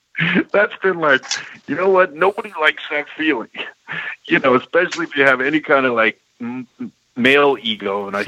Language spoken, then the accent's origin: English; Los Angeles, California, United States; also born or lived in Virginia; I grew up in Los Angeles, born in Virginia.